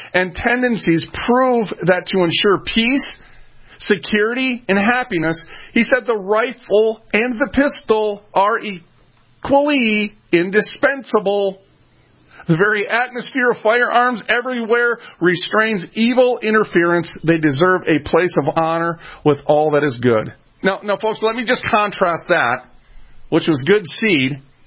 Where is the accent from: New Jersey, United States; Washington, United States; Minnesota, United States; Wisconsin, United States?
Minnesota, United States; Minneapolis; And I was raised in North Minneapolis area, and folks, you would call that the hood.